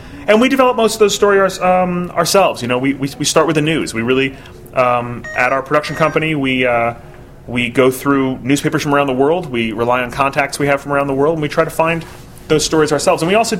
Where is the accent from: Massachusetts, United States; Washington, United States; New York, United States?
Massachusetts, United States; Boston; now in Los Angeles, United States; I'm from Boston, but I live in L.A.